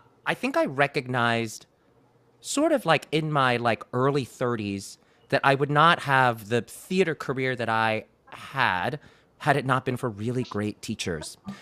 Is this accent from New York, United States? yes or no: yes; Brooklyn, New York, United States; Yeah, well, I'm a Chinese-American kid, and I grew up in Brooklyn, New York.